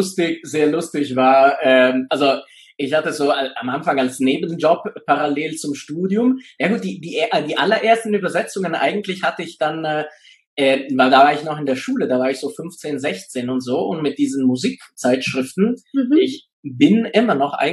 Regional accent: Rome, Lazio, Italy; German is a second language; moved away as an adult; now in Tübingen, Germany; Also, wie du gesagt hast, komme ich aus Italien. Ich bin in Rom geboren und aufgewachsen. Da habe ich 27 Jahre gelebt, bis ich dann vor 10 Jahren dann nach Deutschland gezogen bin, wo ich jetzt noch lebe, und zwar in Tübingen.

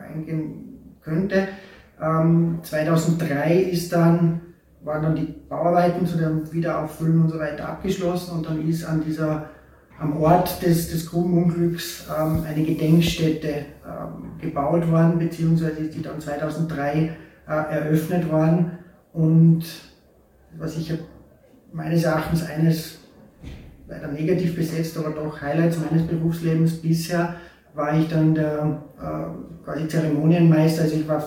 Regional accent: Mürzzuschlag, Styria, Austria; Ich bin gebürtiger Mürzzuschlager, aufgewachsen in Mürzzuschlag, Schule gegangen in Mürzzuschlag und habe auch dort maturiert.

